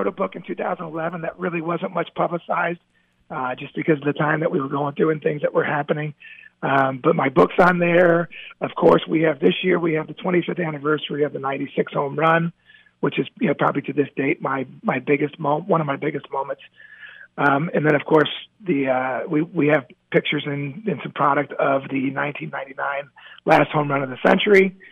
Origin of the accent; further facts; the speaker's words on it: Cincinnati, Ohio, United States; believe it or not, I grew up in Cincinnati, Ohio.